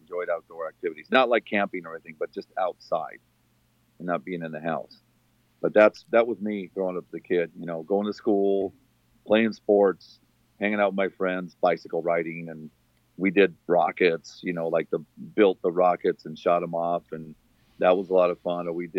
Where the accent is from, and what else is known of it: Phoenix, Arizona, United States; born or raised there; moved away as an adult; now in San Diego, United States